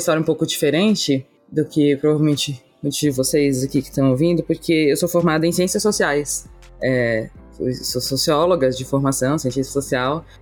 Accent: Florianópolis, Santa Catarina, Brazil; moved away as an adult; now in São Paulo, Brazil; Bom, eu tenho 36 anos, moro em São Paulo, mas eu sou de Santa Catarina. Me mudei pra São Paulo faz 6 anos, quase.

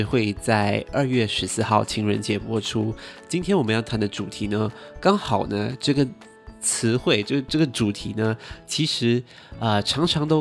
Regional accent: Singapore; 我们新加坡人可能比较不浪漫

